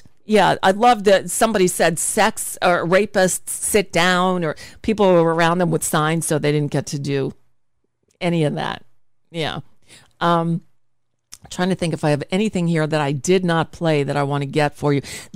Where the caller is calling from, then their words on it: Florida, United States; I come to you from South Florida, where we have this governor.